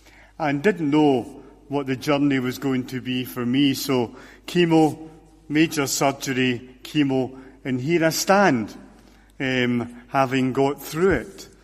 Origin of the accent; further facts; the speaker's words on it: Scotland, United Kingdom; I grew up in Ayrshire and went to University of Edinburgh